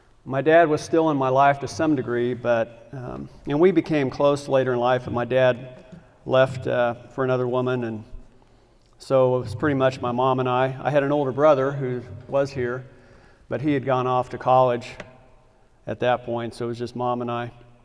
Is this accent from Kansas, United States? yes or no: yes; Lawrence, Kansas, United States; I grew up in Lawrence, Kansas, and I had my first drink of alcohol when I was 9 years old.